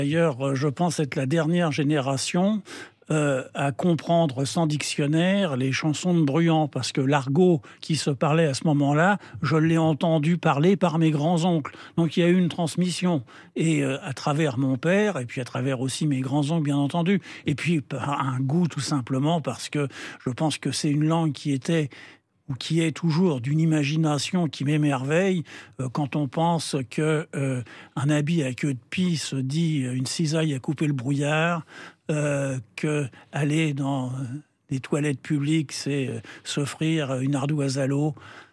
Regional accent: Paris, Île-de-France, France; on est bien sûr de Paris, mais on est d'abord du lieu d'où on est issu. Et moi, je suis, c'est vrai, vraiment et profondément attaché au 20e.

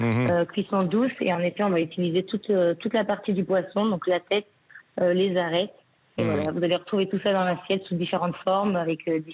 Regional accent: Bordeaux, Nouvelle-Aquitaine, France; born there; Moi, je suis née à Bordeaux.

